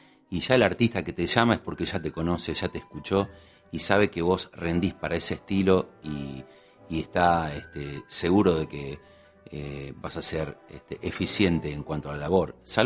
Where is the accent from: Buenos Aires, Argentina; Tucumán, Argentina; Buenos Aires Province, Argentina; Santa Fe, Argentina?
Tucumán, Argentina; me hace acordar a toda mi infancia en Tucumán.